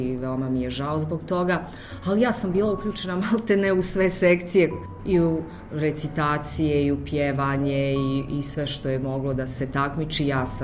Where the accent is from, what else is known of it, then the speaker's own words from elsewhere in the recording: Brčko, Brčko District, Bosnia & Herzegovina; Inače, rođena sam u Brčkom prije 43 godine, dakle 20. oktobra.